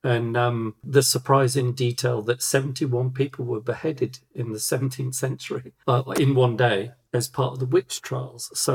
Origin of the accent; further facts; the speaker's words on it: England, United Kingdom; also born or lived in Germany; now in Stockholm, Sweden; But I grew up in Germany and England. I was an army brat. So I was used to moving all the time, every 6 months, sort of every year.